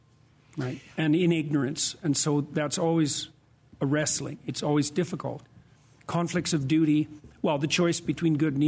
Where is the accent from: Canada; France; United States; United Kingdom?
Canada; Well, first of all, as you pointed out, I'm Canadian, so just that in itself.